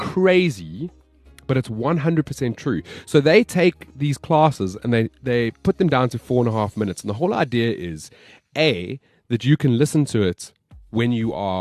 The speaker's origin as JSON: {"language": "English", "town": "Johannesburg", "region": "Gauteng", "country": "South Africa", "tie": "born or raised there", "said": "my hometown, Johannesburg"}